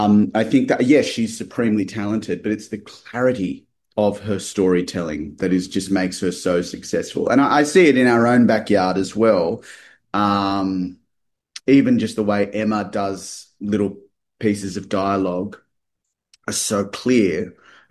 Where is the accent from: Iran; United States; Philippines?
Philippines; when you're on stage or in front of a camera as a Filipino